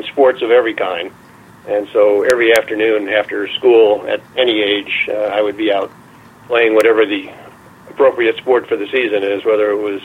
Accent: Montclair, New Jersey, United States; I was both born and grew up in Essex County, New Jersey, which is a county directly west of New York City, and only about 20 miles from New York City. Actually was born at a hospital that was half in Glen Ridge and half in Montclair, New Jersey. Lived in Montclair

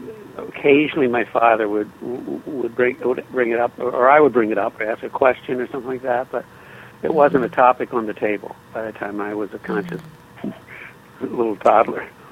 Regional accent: Rochester, New York, United States; born there; also born or lived in Binghamton / Philadelphia; I was born in Rochester, New York, in October 1947.

